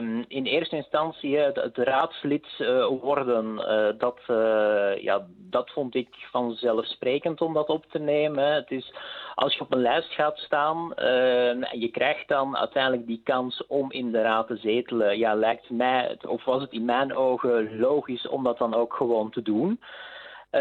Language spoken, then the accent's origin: Dutch; Eikenvliet, Antwerp, Belgium; also born or lived in Boom; now in Zondereigen, Belgium; Ik ben opgegroeid in Eikenvliet, wat dan eigenlijk een klein plaatsje is in de gemeente Bornem. Je kan Eikenvliet eigenlijk vergelijken met een dorp zoals Zondereigen, waar ik nu woon.